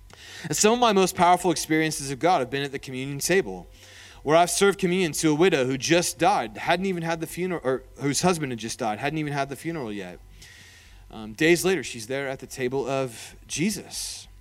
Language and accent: English; Indianapolis, Indiana, United States; I'm from Indianapolis.